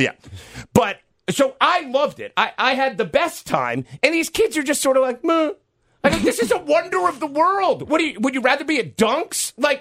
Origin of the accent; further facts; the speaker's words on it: New Hampshire, United States; So, growing up in Southern New Hampshire, like, the Lakers were... You know, I should hate the Lakers.